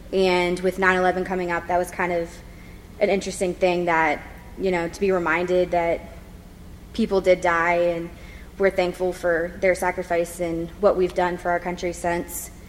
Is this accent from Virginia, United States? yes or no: yes; Virginia, United States; I'm from Northern Virginia. I live 30 minutes away from the city.